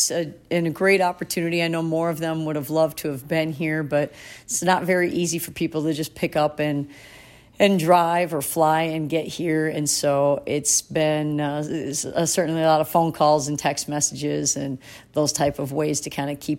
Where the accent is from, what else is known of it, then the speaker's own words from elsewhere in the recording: Wisconsin, United States; I grew up in Wisconsin, so a lot of people there had dairy farms.